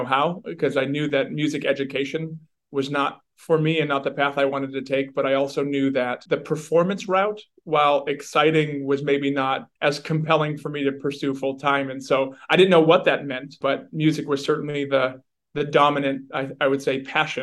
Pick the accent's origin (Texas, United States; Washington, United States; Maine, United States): Maine, United States; West Enfield; I grew up in the big city of West Enfield, Maine, graduated from Penobscot Valley High School. I had about 45 kids in my graduating class, and that was consisting of 9 towns